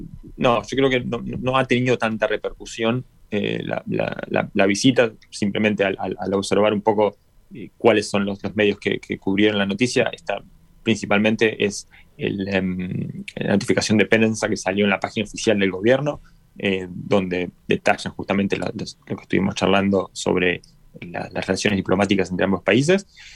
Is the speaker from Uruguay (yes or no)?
yes; Uruguay; Obviamente que el hecho de ser uruguayo